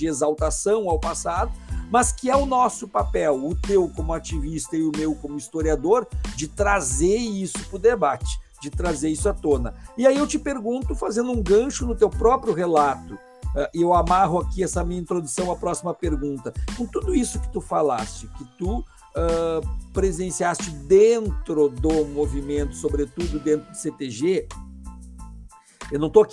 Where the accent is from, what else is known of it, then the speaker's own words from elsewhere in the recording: Alvorada, Rio Grande do Sul, Brazil; Nós nos criamos em Alvorada, né?